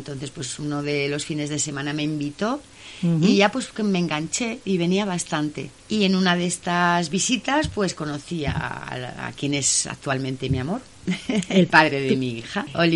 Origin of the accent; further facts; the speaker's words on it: Madrid, Community of Madrid, Spain; Yo vengo de Madrid.